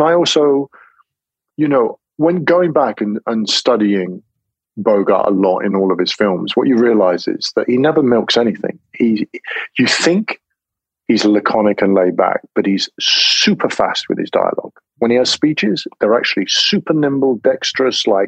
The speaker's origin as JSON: {"language": "English", "region": "England", "country": "United Kingdom", "said": "I'm English, I'm playing American, and I'm surrounded by primarily French actors speaking French."}